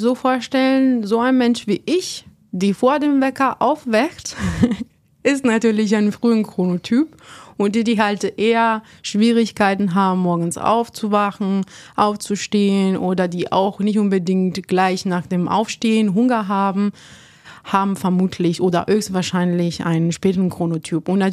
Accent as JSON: {"language": "German", "country": "Italy", "second_language": "German", "moved": "as an adult", "lives_now": "Germany", "said": "ich bin eigentlich nach Deutschland für Studium umgezogen. Ich komme ursprünglich aus Italien"}